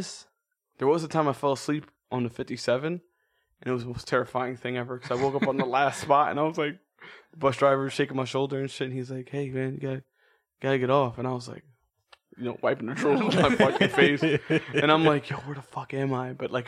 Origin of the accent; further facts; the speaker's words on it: Jacksonville, Florida, United States; And obviously, since we're from Jacksonville, Florida, we might as well.